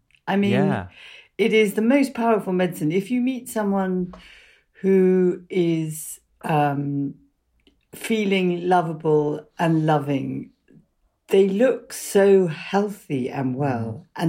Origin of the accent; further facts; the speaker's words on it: London, United Kingdom; So I grew up in London.